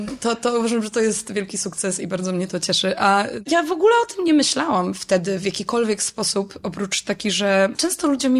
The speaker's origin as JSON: {"language": "Polish", "region": "Pomeranian Voivodeship", "country": "Poland", "said": "Ja w ogóle jestem, jak wiesz, z Trójmiasta i w Warszawie byłam raz tam jako dziecko."}